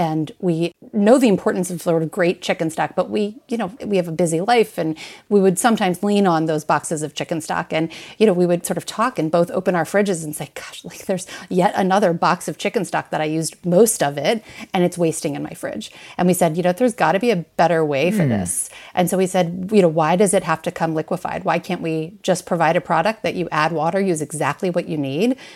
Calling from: Washington, District of Columbia, United States; I am calling in from Washington, D.C.

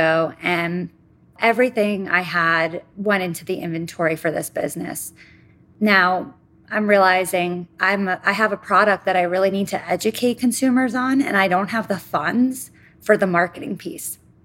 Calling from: Wall Township, New Jersey, United States; I'm calling from Wall Township, New Jersey.

